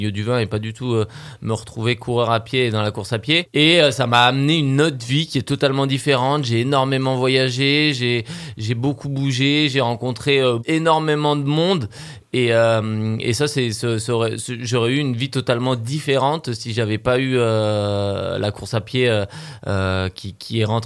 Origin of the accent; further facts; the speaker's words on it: Monbazillac, Nouvelle-Aquitaine, France; je suis bergeracois. J'ai grandi à Montbazillac, sur le coteau, fils de vigneron.